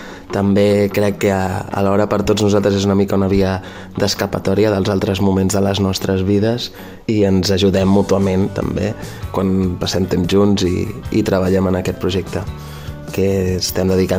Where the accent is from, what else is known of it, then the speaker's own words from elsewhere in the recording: Sant Feliu de Llobregat, Catalonia, Spain; som cinc amics de Sant Feliu de Llobregat que ens agrada fer música plegats